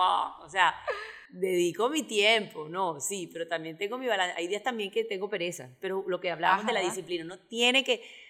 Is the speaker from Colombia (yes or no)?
yes; Caribbean coast, Colombia; como buena costeña.